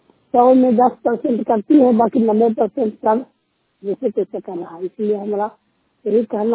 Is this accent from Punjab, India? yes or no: no; Nalanda, Bihar, India; ग्राम भक्ति खा पंचायत जिला नालंदा प्रखंड हिलसा के निवासी हूँ।